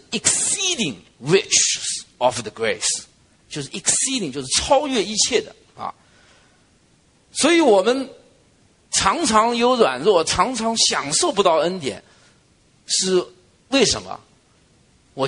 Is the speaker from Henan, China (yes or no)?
no; Zhejiang, China; 我留心浙江的新闻，因为我是浙江人嘛。